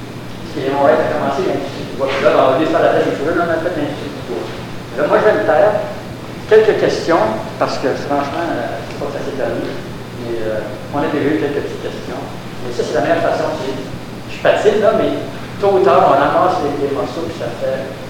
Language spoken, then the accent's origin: French; Ottawa, Ontario, Canada; Tout ce que j'ai connu dans le quartier dans lequel j'ai grandi à Ottawa, dans le quartier francophone